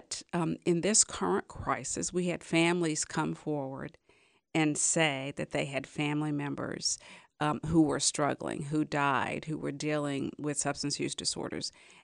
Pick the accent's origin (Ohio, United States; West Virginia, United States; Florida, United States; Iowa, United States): West Virginia, United States; I talk about my home state of West Virginia, where there was significant unemployment.